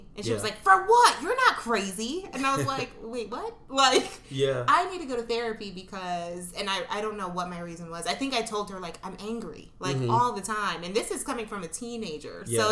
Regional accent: Chicago, Illinois, United States; I am from Chicago, everybody. I'm 31. Ooh. My pronouns are she, her. I am a woman. My ethnicity is Black and Puerto Rican. Lived in Chicago area my whole life.

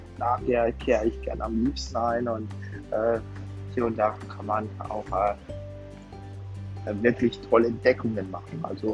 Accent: Würzburg, Bavaria, Germany; Jetzt sehe ich schon meine Heimat, Würzburg.

